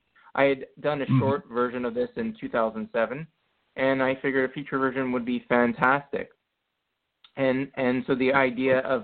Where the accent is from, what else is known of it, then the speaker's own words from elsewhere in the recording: New Jersey, United States; now in New York, United States; I grew up in South Jersey, about a tiny little town about 15 minutes away from Philadelphia across the river.